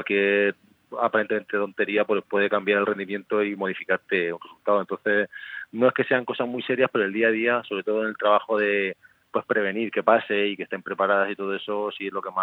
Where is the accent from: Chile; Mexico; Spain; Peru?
Spain; Murcia, Region of Murcia; yo, pues ya sabes que soy de Murcia toda la vida